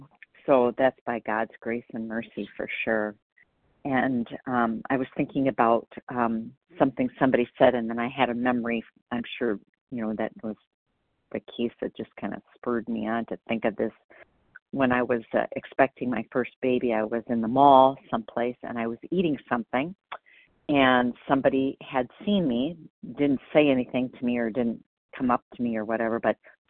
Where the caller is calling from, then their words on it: Wisconsin, United States; Oh, Wisconsin.